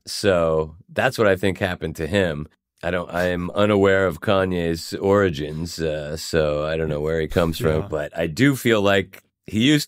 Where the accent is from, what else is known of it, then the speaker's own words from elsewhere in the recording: Swarthmore, Pennsylvania, United States; It was at Swarthmore Music, where I grew up in Swarthmore, Pennsylvania.